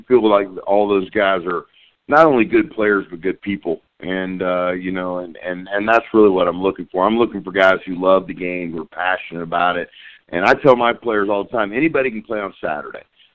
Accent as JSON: {"language": "English", "town": "Merritt Island", "region": "Florida", "country": "United States", "tie": "born or raised there", "said": "Brevard County is a heck of a place to grow up. Unbelievable memories of growing up in Merritt Island and competing against the Rockledges and the Cocos and the Melbournes and the Astronauts of the world."}